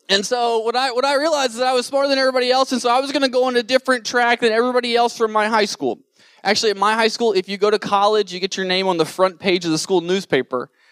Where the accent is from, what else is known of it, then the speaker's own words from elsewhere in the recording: Front Royal, Virginia, United States; But I did grow up in small town America. I'm from Front Royal, Virginia, which is about an hour outside of D.C., all the way down 66.